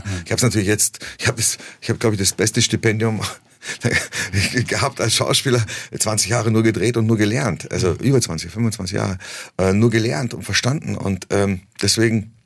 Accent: Munich, Bavaria, Germany; also born or lived in Istanbul; Ja, ich bin in München aufgewachsen

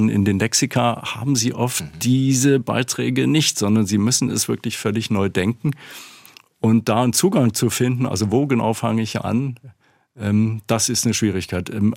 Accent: Hanover, Lower Saxony, Germany; etwa in meiner Heimatstadt Hannover

